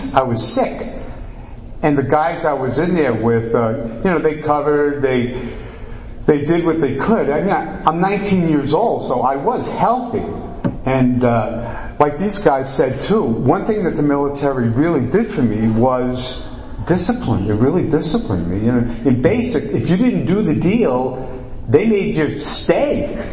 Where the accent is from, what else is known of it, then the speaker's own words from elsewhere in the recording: New York City, New York, United States; You know, I'm originally from New York City, Queens, and from an Irish Catholic neighborhood.